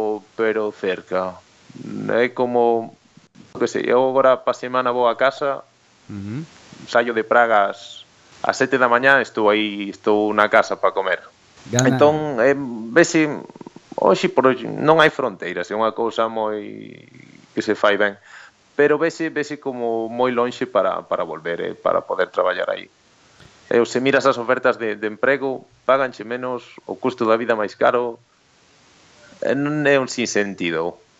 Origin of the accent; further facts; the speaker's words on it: Galicia, Spain; now in Madrid, Spain; Eu son galego, eu para voltar para Madrid, porque me leva a ir a casa dun sitio ou do outro